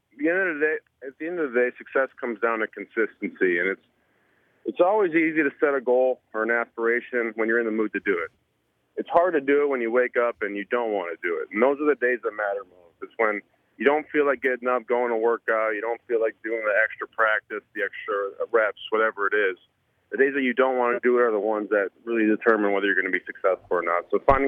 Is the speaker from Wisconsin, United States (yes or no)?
yes; Kewaunee, Wisconsin, United States; And, you know, I'm from Kewaunee, so, like, I used to leave my keys in the ignition in my car in high